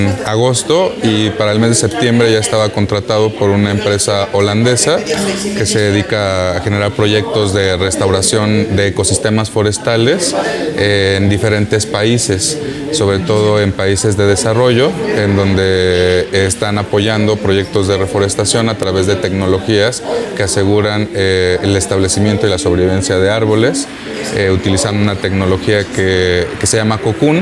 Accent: Mexico City, Mexico; born there; also born or lived in Texcoco; now in Huamantla, Mexico; Yo nací en la Ciudad de México, he vivido parte de mi vida en Texcoco y bueno, ahora actualmente en Tlaxcala, en Huamantla.

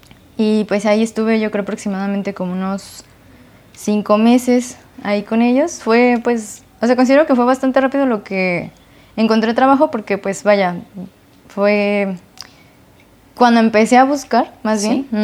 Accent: Texcoco, State of Mexico, Mexico; Soy de la Ciudad de México, pero pues ahí viví solo cuando era niña, yo creo como hasta los 8 años, y ya de ahí me mudé como a la zona de Texcoco.

